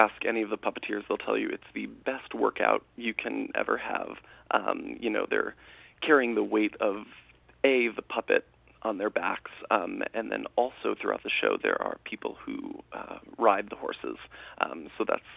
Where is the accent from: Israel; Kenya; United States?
United States; Albany, New York; also born or lived in Loudonville; Yes. I grew up in Albany and Loudonville, and it's going to be really, really nice to be coming back to the area.